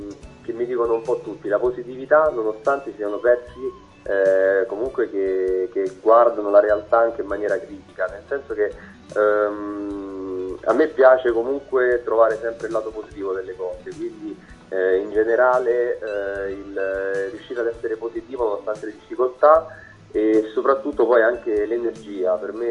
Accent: Sabaudia, Lazio, Italy; io sono di Sabaudia, una piccola cittadina in provincia di Latina

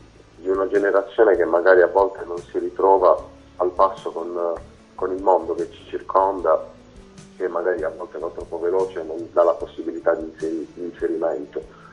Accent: Apulia, Italy; metà qui in Puglia, sul bellissimo mare della Puglia, che è la mia terra

